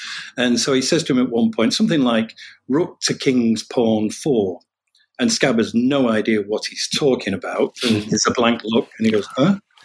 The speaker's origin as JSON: {"language": "English", "region": "England", "country": "United Kingdom", "moved": "yes", "lives_now": "United States", "said": "I'm originally from England. I'd been in the States since 89."}